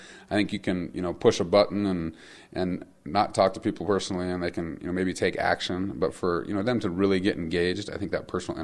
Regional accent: Stevensville, Montana, United States; I grew up here, and so I grew up on my father's back, you know, fishing. I grew up in the Cinnabar Basin chasing elk with him

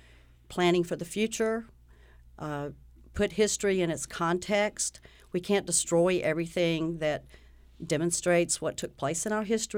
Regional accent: Ahoskie, North Carolina, United States; I grew up in rural North Carolina, Ahoskie. A very small town.

